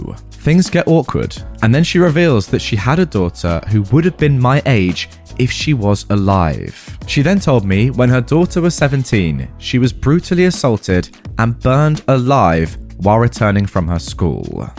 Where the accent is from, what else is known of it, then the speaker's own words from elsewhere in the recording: India; I'm a 36-year-old woman and my husband is 38. We have two kids together, both under 11. I'm originally from India and my husband is from Pakistan.